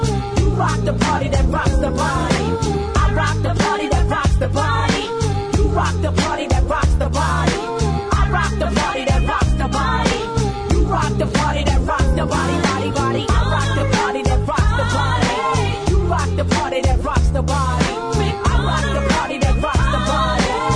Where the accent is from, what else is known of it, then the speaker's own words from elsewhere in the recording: Catalonia, Spain; sabéis que somos catalanas, hay que decirlo